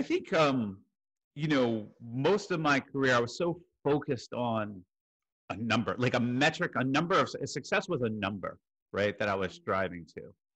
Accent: Jersey City, New Jersey, United States; born there; I was born in Jersey City, New Jersey.

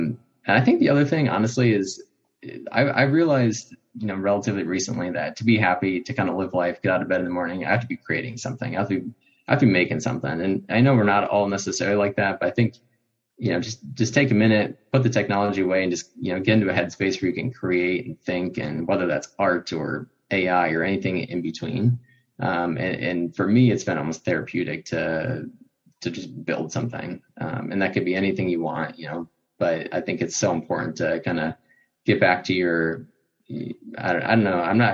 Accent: Chicago, Illinois, United States; growing up in Chicago, I could see it, they just brought the city together

